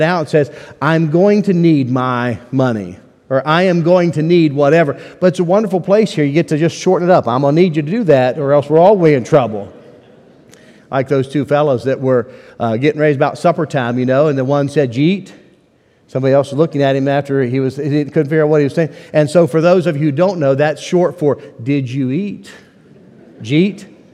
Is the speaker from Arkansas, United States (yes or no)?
no; West Virginia, United States; We're from West Virginia, so we're not too far off in some of our speech and things.